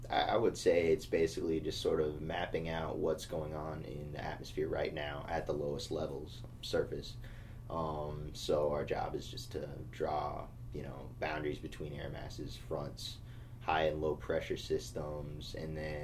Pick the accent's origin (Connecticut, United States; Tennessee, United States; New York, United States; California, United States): California, United States; Thousand Oaks; My birthday is September 7th, 1986. And my hometown is Thousand Oaks, California.